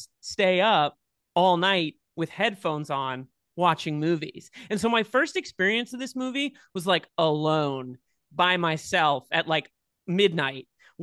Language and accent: English; Duxbury, Massachusetts, United States; the video rental store in my hometown of Duxbury, Massachusetts